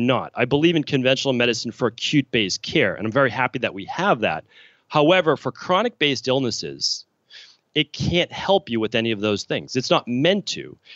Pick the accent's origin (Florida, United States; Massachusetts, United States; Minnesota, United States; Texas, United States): Massachusetts, United States; Medford; growing up in Medford, Massachusetts, which is right outside of Boston